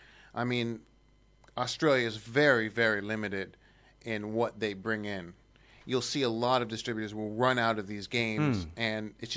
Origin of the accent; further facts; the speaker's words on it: United States; I'm from the States, of course